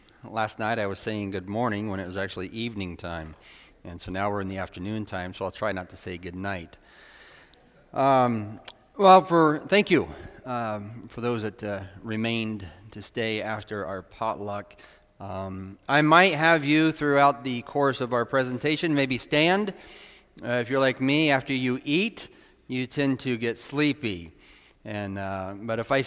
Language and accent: English; Indiana, United States; accent: Indiana; So we're originally from Indiana. That's why I talk with an accent. So please forgive me, I'm not Minnesotan, but we have lived in Minnesota.